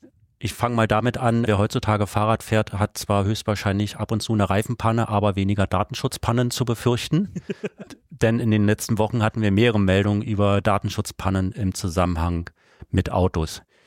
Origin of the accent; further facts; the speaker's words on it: Germany; ich bin ja in der DDR groß geworden